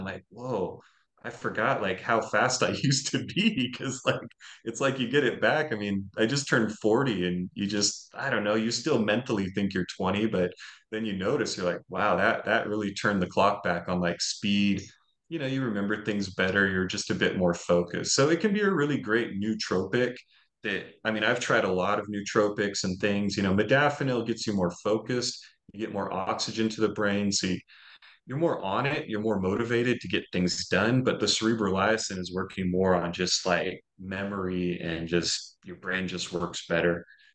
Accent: Seattle, Washington, United States; I'm from Seattle. A lot of the tech guys there have been using it.

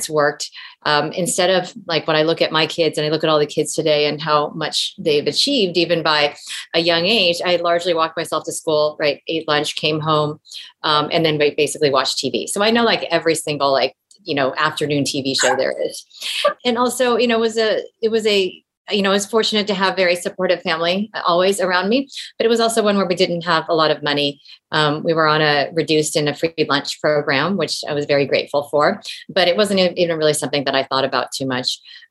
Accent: San Jose, California, United States; I grew up mostly in the Bay Area in San Jose, went to public school in San Jose.

